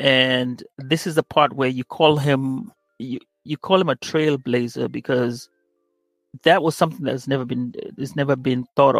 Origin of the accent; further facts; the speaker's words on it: Kenya; moved away; I'm originally from Kenya, as you have said. And I'm still learning, even though I've lived here for quite some time, over 20 years.